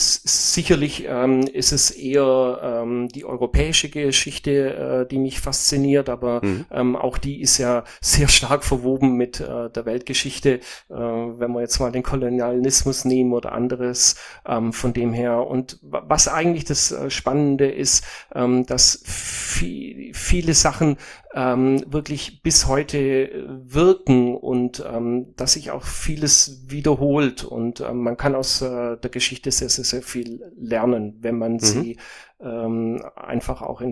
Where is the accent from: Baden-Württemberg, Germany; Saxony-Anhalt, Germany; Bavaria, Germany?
Baden-Württemberg, Germany; Ehingen an der Donau; Ich habe ja schon erzählt, dass ich ja eigentlich aus einer Biergegend komme. Ich komme aus Ehingen an der Donau, Tor zu Oberschwaben, Bierkulturstadt.